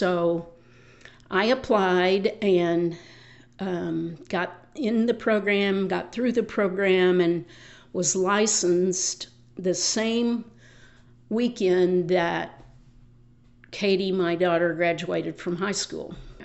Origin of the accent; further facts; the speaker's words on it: Amarillo, Texas, United States; I was born in Amarillo, Texas. I lived up and down the Texas Panhandle.